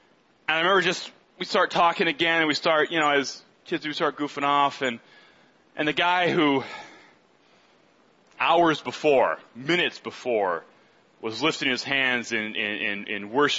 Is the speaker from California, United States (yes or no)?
no; Michigan, United States; I grew up outside the Detroit area, just a few minutes from Ann Arbor, Michigan.